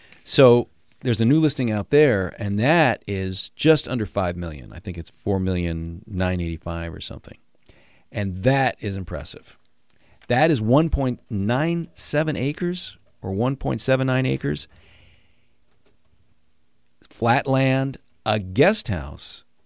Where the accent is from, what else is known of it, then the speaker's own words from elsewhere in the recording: New York, United States; I grew up in New York. I love basements.